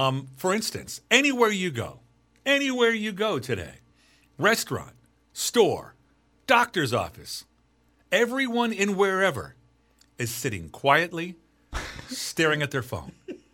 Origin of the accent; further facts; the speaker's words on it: Oregon, United States; now in California, United States; That was where I grew up in Oregon.